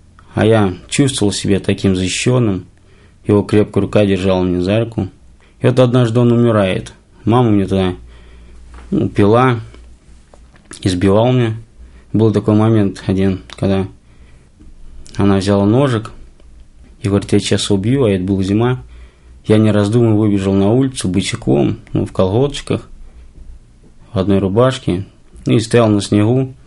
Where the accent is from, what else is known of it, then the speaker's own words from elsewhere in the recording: Ryazan Oblast, Russia; also born or lived in Moscow; мне 34 года. Родился в Москве. самом маленьком возрасте меня увезли в город Рязань, там в поселок один, называется Спожок. Там я вот рос.